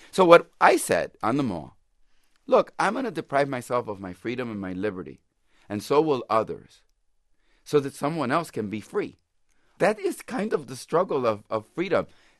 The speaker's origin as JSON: {"language": "English", "town": "Chicago", "region": "Illinois", "country": "United States", "tie": "born or raised there", "said": "I was born in 1953. Now, I was born in Chicago, as I relate in the book. But it was a segregated city."}